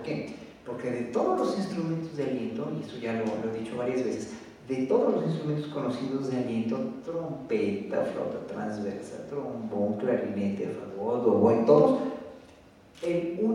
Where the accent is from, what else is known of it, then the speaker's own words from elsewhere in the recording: Mexico; si hay un pueblo apto y talentoso para el canto, somos los mexicanos.